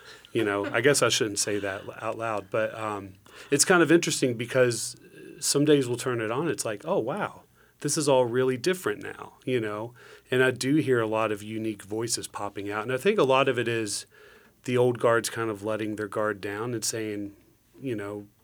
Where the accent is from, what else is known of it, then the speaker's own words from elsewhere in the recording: Kentucky, United States; I'm from Kentucky, and I grew up on a tobacco farm.